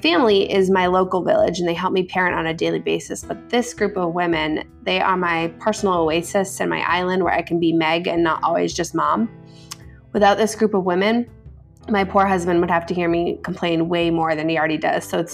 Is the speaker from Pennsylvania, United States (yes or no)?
no; Maine, United States; also born or lived in Massachusetts / California; I grew up in Maine and have lived most of my adult life in Massachusetts and California.